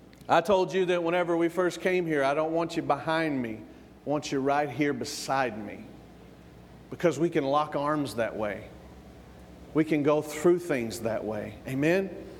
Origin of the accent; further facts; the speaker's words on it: the South, United States; Now remember, I'm from the South, all right?